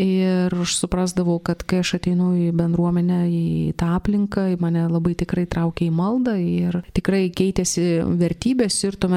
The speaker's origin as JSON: {"language": "Lithuanian", "town": "Vilnius", "region": "Vilnius County", "country": "Lithuania", "said": "Esu vilnietė ir gyvenau taip pat Vilniuje."}